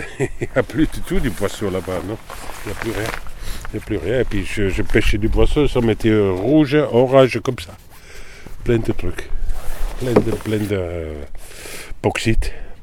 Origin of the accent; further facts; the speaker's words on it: Switzerland; now in France; je suis Suisse. Je pêche plus de 40 ans ici dans le calanque de Montjou.